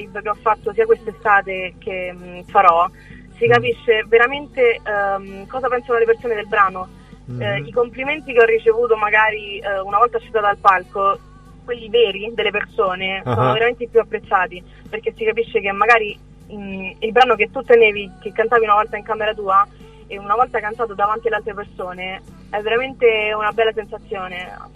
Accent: Rome, Lazio, Italy; Ho 19 anni, vengo da Roma e ho iniziato a cantare da quando sono piccola.

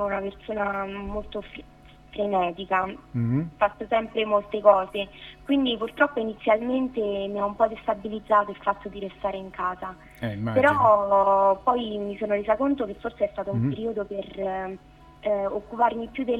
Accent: Abruzzo, Italy; now in Celano, Italy; io ho 18 anni. Sono di Sant'Aione e attualmente abito a Celano, in provincia dell'Aquila, in Abruzzo.

